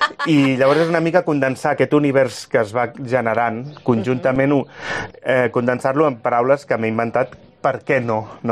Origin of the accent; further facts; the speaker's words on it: Barcelona, Catalonia, Spain; Jo soc de Barcelona i ella vivia en un lloc molt llunyà.